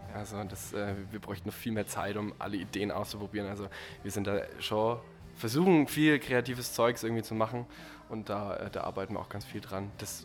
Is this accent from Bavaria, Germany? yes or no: yes; Bayreuth, Bavaria, Germany; also wir kommen aus Bayreuth